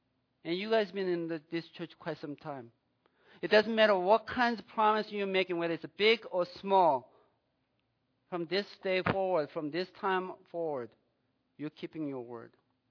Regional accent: United States; That brings a disappointment to our brothers and sisters in Bulgaria or give an impression I'm ugly American.

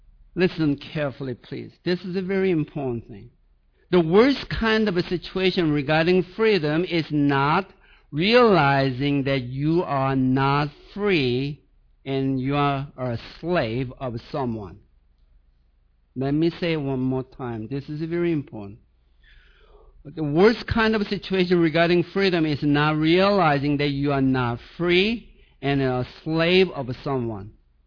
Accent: South Korea; born there; English is a second language; actually I was born in South Korea.

